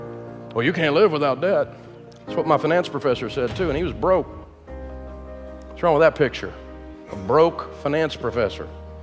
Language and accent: English; Tennessee, United States; I'm from Hills, East Tennessee. When we do crazy, we do it big.